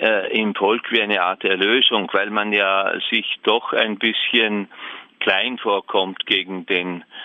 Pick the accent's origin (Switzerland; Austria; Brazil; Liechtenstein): Liechtenstein; Ich schäme mich als Liechtensteiner.